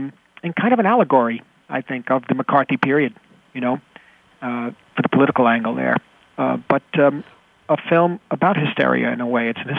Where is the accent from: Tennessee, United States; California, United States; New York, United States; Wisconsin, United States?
New York, United States; Manhattan; over the years I realized I come from Manhattan.